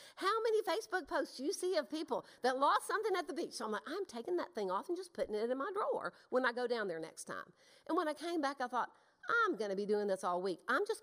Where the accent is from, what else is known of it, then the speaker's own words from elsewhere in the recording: Mississippi, United States; also born or lived in Newport News, Virginia; I was born in Newport News, Virginia. Does anybody know where that is? My mama was from there, and she went back home to have me. My family was living in Mississippi. So I'm mostly a lifelong Mississippian.